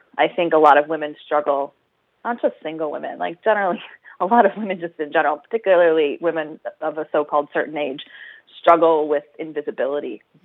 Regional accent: Canada; now in United States; I'm Canadian, so I understand, you know, what it is to have universal healthcare

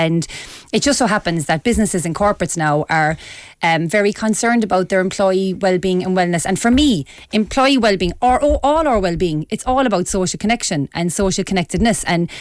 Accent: Cork, Munster, Ireland; Yeah, I'm from Cork and I'm very clever.

